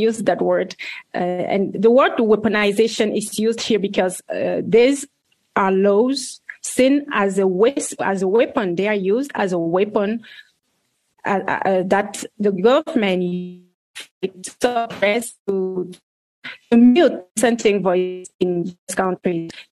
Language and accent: English; Yaoundé, Centre, Cameroon; English is a second language; from Yaoundé, in Yaoundé, Cameroon.